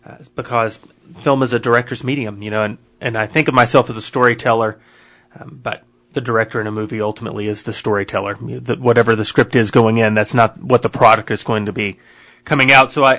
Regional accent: Slayton, Minnesota, United States; now in Los Angeles, United States; Yep, Slayton boy. Grew up, graduated back in 97 from Slayton High School.

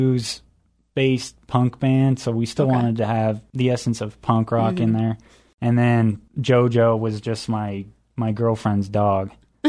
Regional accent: Utah, United States; We're from Utah.

